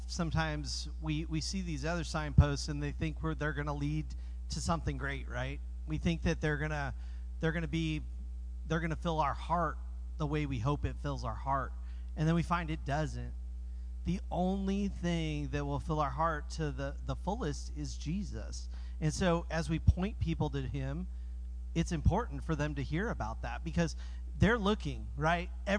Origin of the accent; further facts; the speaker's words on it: Colorado, United States; I grew up in Colorado. My wife grew up in Arizona. We're here in North Carolina.